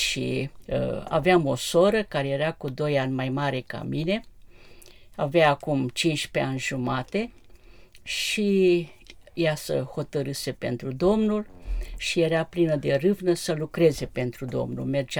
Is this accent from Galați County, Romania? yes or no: no; Ploiești, Prahova, Romania; În Ploiești, da. Sunt ploieșteancă